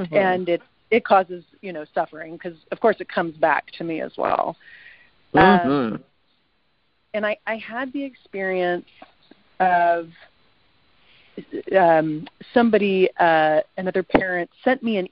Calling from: Seattle, Washington, United States; Oh, Seattle. Seattle.

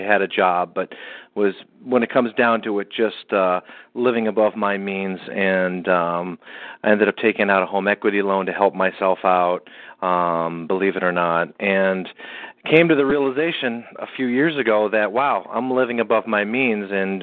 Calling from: Massachusetts, United States; I'm calling from Massachusetts.

